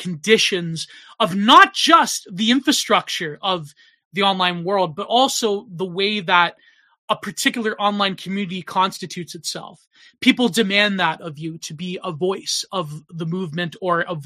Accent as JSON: {"language": "English", "country": "Canada", "said": "especially being a Canadian, I was treated like a second."}